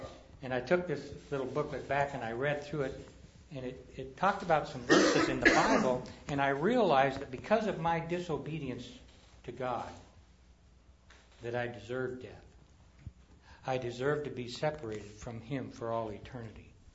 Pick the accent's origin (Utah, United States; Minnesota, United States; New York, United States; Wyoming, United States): Wyoming, United States; Cheyenne; Growing up in Cheyenne, Wyoming, as a young boy, my parents took me to church sporadically